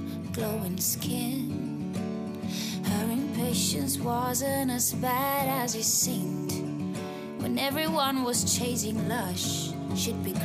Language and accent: English; Rome, Lazio, Italy; moved away as an adult; now in London, United Kingdom; 8 years ago I bought a one-way ticket to London. Now, I was born and raised in Rome, surrounded by sunshine, amazing food, incredible art, a very warm family.